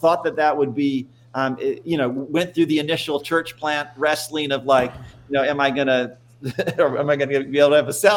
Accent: New Zealand; also born or lived in Minnesota, United States; Born in Minnesota when I was about 7, we moved to New Zealand. So I actually grew up in New Zealand.

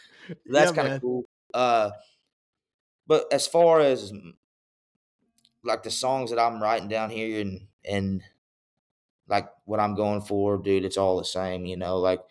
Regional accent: Oklahoma, United States; I grew up in Oklahoma, lived in Oklahoma my whole life, and that was my first ever Calf Fry

